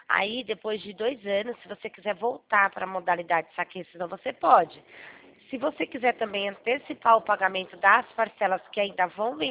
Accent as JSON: {"language": "Portuguese", "town": "Campo Limpo Paulista", "region": "São Paulo", "country": "Brazil", "said": "quando eu trabalhava em Jundiaí, que eu sou de Campo Limpo"}